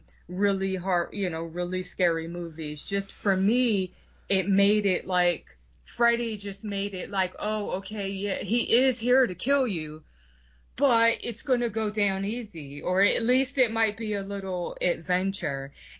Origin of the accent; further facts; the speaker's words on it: Philadelphia, Pennsylvania, United States; I will say I'm a city girl. I'm from North Philly. I live in the hood.